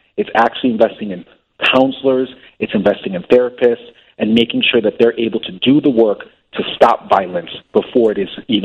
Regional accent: Chicago, Illinois, United States; And so as a Chicagoan, as a proud CPS product myself

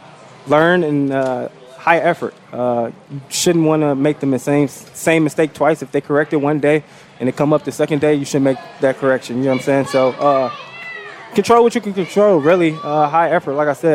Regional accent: Detroit, Michigan, United States; now in Buffalo, United States; Just trying to get back to the community here in my hometown in Buffalo. I mean, Detroit.

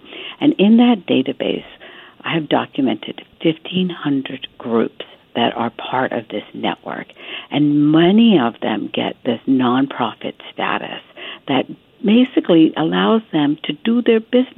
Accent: West Virginia, United States; my dad, he came here to study in America, and he ended up, I grew up in West Virginia, at West Virginia University

